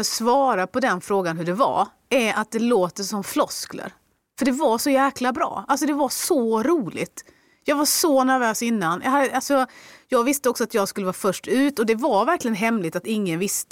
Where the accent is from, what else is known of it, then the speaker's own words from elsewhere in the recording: Skåne, Sweden; Jag är ändå skåning.